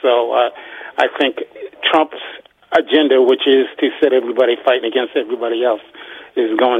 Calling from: Upper Marlboro, Maryland, United States; from Upper Marlboro, Maryland.

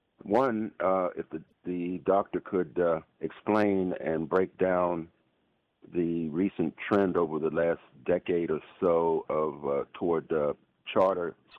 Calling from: Washington, District of Columbia, United States; calling from DC

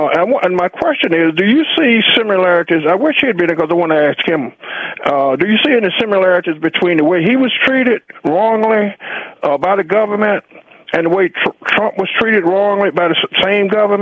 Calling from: United States; calling from Washington.

